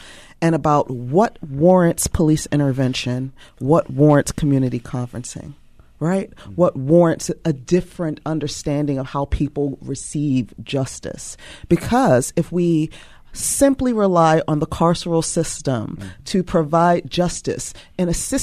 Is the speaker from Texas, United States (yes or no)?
no; Baltimore, Maryland, United States; I grew up on West Baltimore.